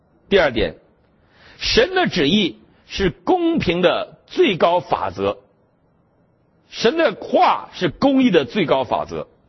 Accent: Northeast China, China; 你是哪儿人啊？我们东北的更厉害。

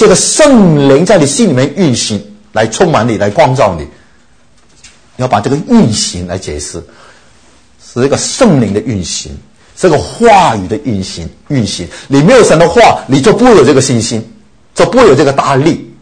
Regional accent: China; 譬如说当你读到旧约圣经，一提到祭司，我们中国人就不懂了，什么叫祭司。

